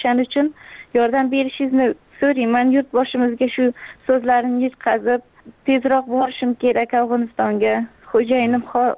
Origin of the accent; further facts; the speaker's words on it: Surxondaryo Region, Uzbekistan; also born or lived in Mazar-i-Sharif, Afghanistan; Mazori Sharif viloyatida tug'ilib, bir yoshimda bo'lganimda dadam ishlar shaqa bo'lganlar Surxondaryoda. Shaqa maktabni bitirdim, kollejni ham 2-kursgacha o'qib, turmushga chiqqanligim sabab tashlab ketdim, Afg'onistonga bordim.